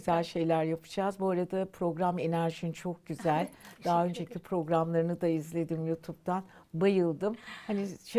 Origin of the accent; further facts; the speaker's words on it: İzmir, Turkey; born there; Ben İzmir doğumluyum. İzmir Namık Kemal Lisesi mezunu, Buca Eğitim Enstitüsü.